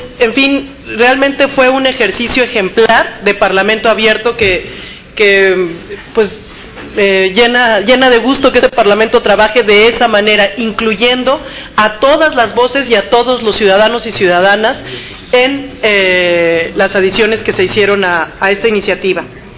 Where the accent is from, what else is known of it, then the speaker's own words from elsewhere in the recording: Mexico; y me felicito yo como mexicana.